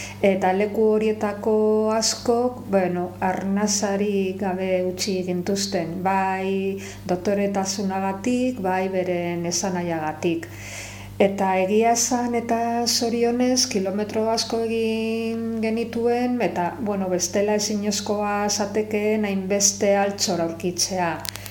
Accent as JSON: {"language": "Basque", "town": "Vitoria-Gasteiz", "region": "Basque Country", "country": "Spain", "said": "eta Gasteizen bizi naiz, eta Gasteizkoa naiz."}